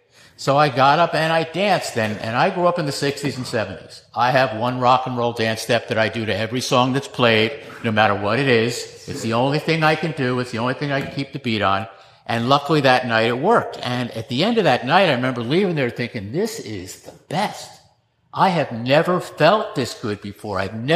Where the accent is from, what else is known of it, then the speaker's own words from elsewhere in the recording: New Jersey, United States; also born or lived in Tampa; I was born in Florida, in Tampa. I grew up in New Jersey.